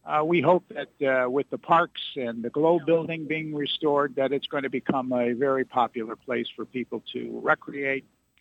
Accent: Detroit, Michigan, United States; I grew up in Livernois and 7 Mile in the city. And my family was in Detroit from the beginning of the 20th century.

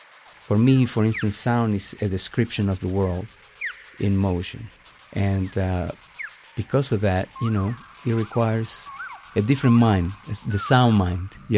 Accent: Venezuela; now in Miami, United States; I'm originally from Venezuela, but I'm totally a local artist. I'm not, you know, New York. I'm not international. I'm a Miami artist.

